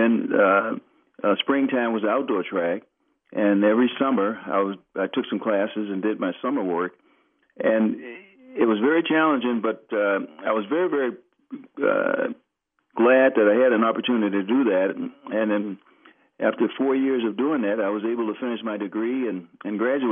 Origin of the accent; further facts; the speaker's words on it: La Porte, Texas, United States; And of course, I came from the Houston, Texas area. Bubba was from Beaumont, Texas, and I was from La Porte, Texas.